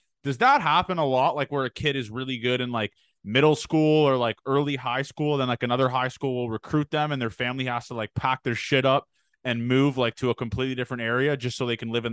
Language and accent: English; Toronto, Ontario, Canada; I guess I'm from Toronto